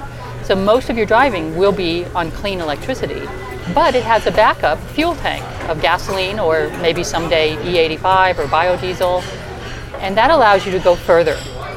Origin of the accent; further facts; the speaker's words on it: Los Angeles, California, United States; I grew up in Los Angeles, and so I do have an affinity for cars. When you live in Los Angeles, you live with a car.